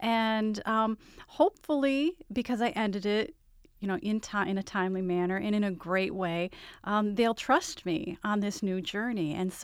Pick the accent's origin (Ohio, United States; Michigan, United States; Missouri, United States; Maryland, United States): Michigan, United States; Detroit; born there; Yes, actually, I was born in Detroit, and I've lived most of my life within an easy drive of it.